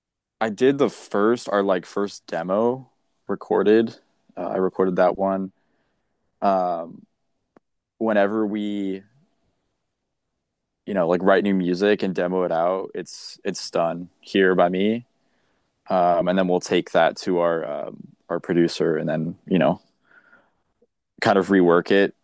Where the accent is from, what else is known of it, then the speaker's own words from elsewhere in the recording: Monrovia, California, United States; I'm from Monrovia, which is a little bit north. But we're both in LA County, so like the kind of greater LA area.